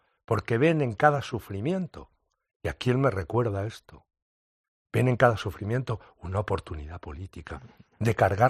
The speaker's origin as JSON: {"language": "Spanish", "town": "Guadalajara", "region": "Castilla-La Mancha", "country": "Spain", "said": "porque soy de Guadalajara y hay una Guadalajara en México que tiene no sé cuántos millones"}